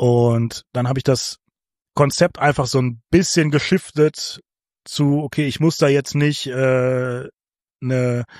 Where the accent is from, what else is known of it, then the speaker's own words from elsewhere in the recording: North Rhine-Westphalia, Germany; Meine Eltern sind so ein ganz klassischer, wir wählen SPD, weil wir kommen aus dem Pott-Haushalt und that's it.